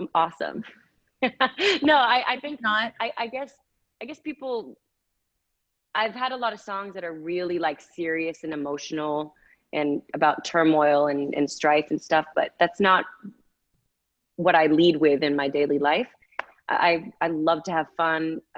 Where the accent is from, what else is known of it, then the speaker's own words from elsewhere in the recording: Massachusetts, United States; I'm from Massachusetts and I wanted to go to a Boston school.